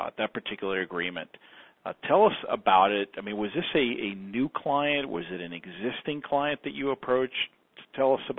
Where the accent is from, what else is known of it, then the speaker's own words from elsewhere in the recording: Atlanta, Georgia, United States; you're actually here in my hometown in the Atlanta area.